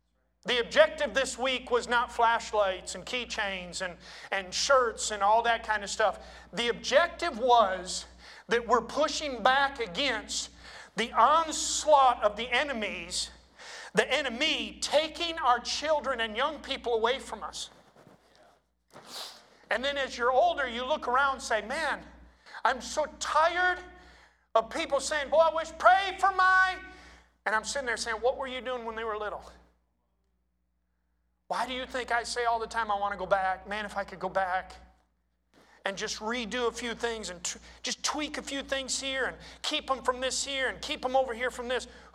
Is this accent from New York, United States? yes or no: yes; New York, United States; But there was a span of my life that I grew up on a dairy farm in upstate New York.